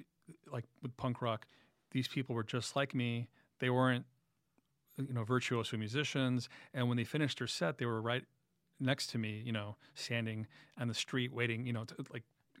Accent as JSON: {"language": "English", "town": "Queens", "region": "New York", "country": "United States", "said": "Queens and Brooklyn, we're obnoxious because we always tell you within a few minutes of meeting you, like, I'm from Queens."}